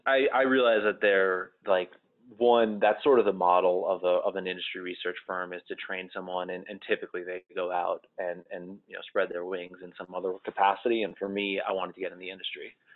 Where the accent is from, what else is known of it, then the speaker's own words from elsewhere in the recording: Miami Beach, Florida, United States; Yeah, I'm from Miami Beach, Florida, which is was a nice place to grow up in for sure.